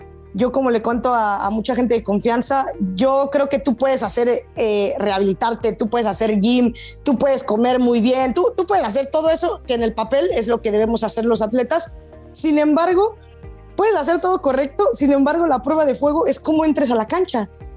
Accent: Mexico; nos ponemos a ver lo que no tenemos en vez de explotar lo que como mexicanas tenemos

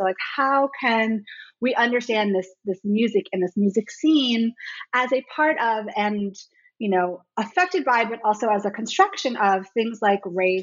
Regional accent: Fairfax, Virginia, United States; I grew up in Fairfax, Virginia, which is a suburb right outside of Washington, D.C.

